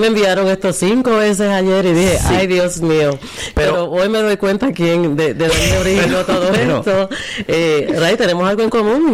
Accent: Puerto Rico; soy boricua, ¿no? De pura cepa

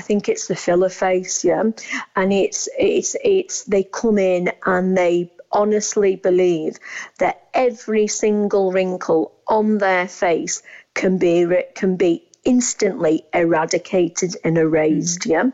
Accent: United Kingdom; we wouldn't as British dentists perform some of the procedures that they have in Turkey.

